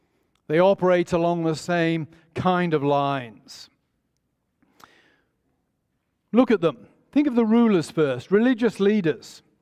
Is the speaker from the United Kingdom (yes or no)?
yes; England, United Kingdom; I was educated in the 1970s and 80s as an English grammar school boy.